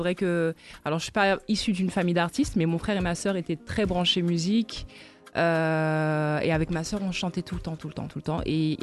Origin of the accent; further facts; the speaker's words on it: Basse-Terre, Guadeloupe, France; Donc, effectivement, j'ai grandi à Basse-Terre, mais je viens de la Guadeloupe. Et Basse-Terre est une ville de la Guadeloupe.